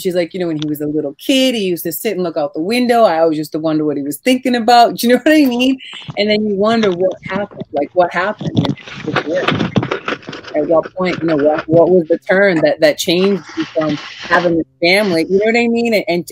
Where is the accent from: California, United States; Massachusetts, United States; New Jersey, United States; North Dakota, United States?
Massachusetts, United States; Boston; so my friends, like, you know, we grew up in Boston.